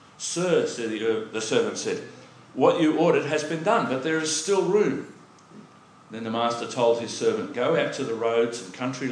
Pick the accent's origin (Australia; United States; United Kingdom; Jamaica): Australia; Brisbane, Queensland; Okay, now I grew up in Brisbane. Yay. For years and years and years and years and years, near the valley, which is the central business district of Brisbane